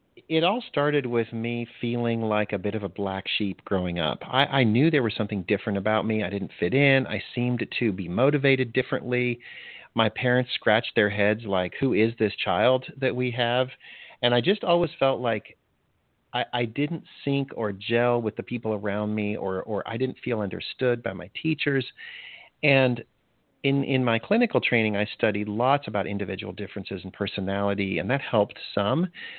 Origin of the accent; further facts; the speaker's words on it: DR Congo; also born or lived in Botswana; I grew up in Africa. My parents were missionaries, and I spent most of my early year in Zaire, which is now the Democratic Republic of Congo, and then Botswana.